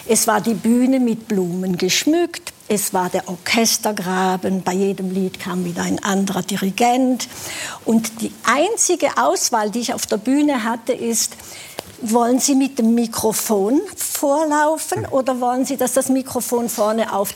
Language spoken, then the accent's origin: German; Switzerland; ich habe die Schweiz, meine Heimat, ich habe ja zwei, ich fühle mich als Schweizerin mit italienischem Blut in den Adern